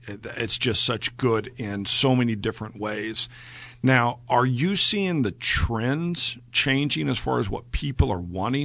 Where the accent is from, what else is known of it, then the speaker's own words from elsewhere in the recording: Oklahoma City, Oklahoma, United States; I grew up here in Oklahoma City, and one of my earliest memories was the 1980s